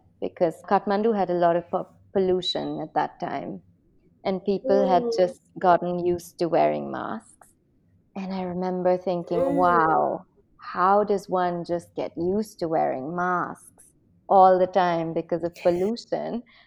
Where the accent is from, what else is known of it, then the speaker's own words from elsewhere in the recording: New Delhi, Delhi, India; I have very, very fond memories of my childhood. I think that Delhi as a city that it is today is very different to how it was in the 90s, especially the early 90s.